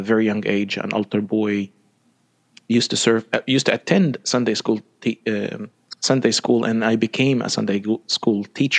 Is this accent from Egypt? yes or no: yes; Cairo, Cairo Governorate, Egypt; I was born and raised in Egypt, in Cairo, Egypt, as a Coptic Orthodox Christian.